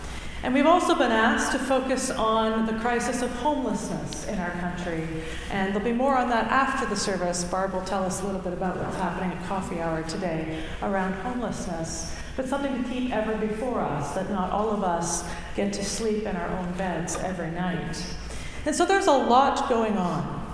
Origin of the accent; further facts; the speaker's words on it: Canada; Maybe it's because we're Canadian and we're so excited that it's spring.